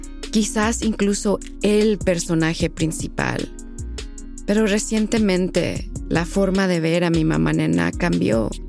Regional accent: Mexico; born there; México, el país donde nací y donde nacieron mis padres. Y también los privilegios que me ha dado el hecho de ser una latina de tez blanca.

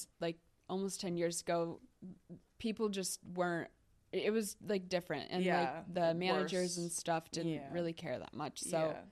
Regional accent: Connecticut, United States; And then, like I said, I'm like from Connecticut originally.

